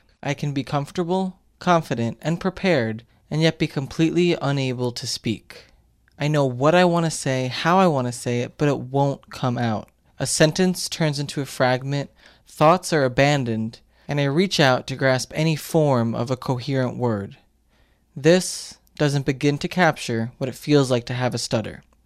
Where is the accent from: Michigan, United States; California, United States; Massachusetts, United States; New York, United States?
New York, United States; Rather than saying I'm from Senerich, I'm from Long Island.